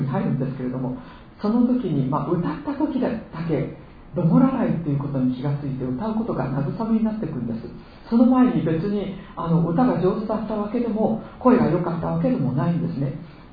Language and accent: Japanese; Sapporo, Hokkaido, Japan; also born or lived in Iwamizawa; 私は北海道で生まれ育ちました。岩沢市というところで生まれたんですけれども、中学から父の転勤でずっと札幌で暮らしてまいりました。